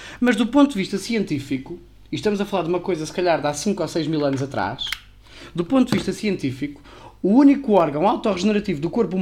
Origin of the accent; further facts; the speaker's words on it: Portugal; born there; como nasci em Portugal sou cristão.